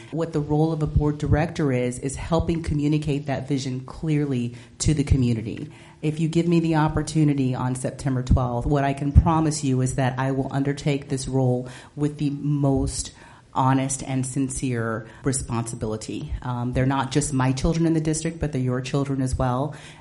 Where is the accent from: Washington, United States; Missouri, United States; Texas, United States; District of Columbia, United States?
Texas, United States; Houston; I grew up as a black woman in the South. I grew up in Houston, Texas. I grew up in poverty.